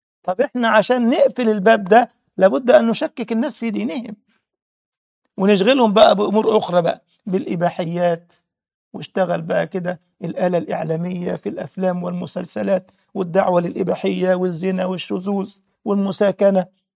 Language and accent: Arabic; Egypt; لما تجد مثلا وزير خارجية أمريكا كل سنة بيروح مولد السيد البدوي عندنا في مصر